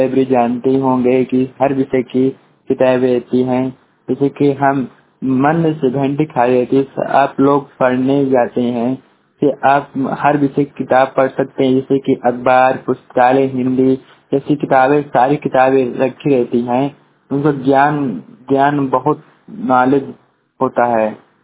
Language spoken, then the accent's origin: Hindi; Chitrakoot, Uttar Pradesh, India; चित्रकूट से हूँ।